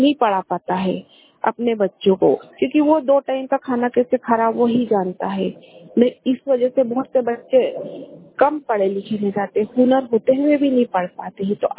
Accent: Mhow, Madhya Pradesh, India; मैं महू से हूँ, जिला इंदौर। मैं जहाँ प्रॉपर रहती हूँ वहाँ ग्रामीण इलाका है और यह आर्मी से लगा हुआ है

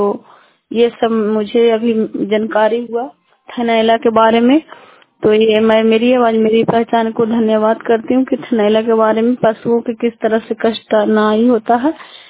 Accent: Chandidi, India; चंडीदी के रहने वाली हूँ।

